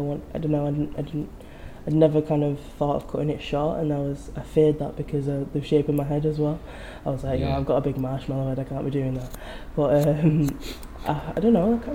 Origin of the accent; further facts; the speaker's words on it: Manchester, North West England, United Kingdom; and I'm from Manchester anyway, so it wasn't much of a difference for me.